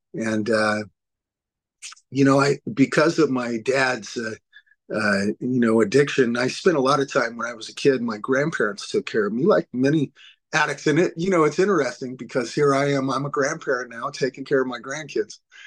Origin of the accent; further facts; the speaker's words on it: Fresno, California, United States; I came from Fresno, which is where I'm from, to the Bay Area to go through a long-term treatment program.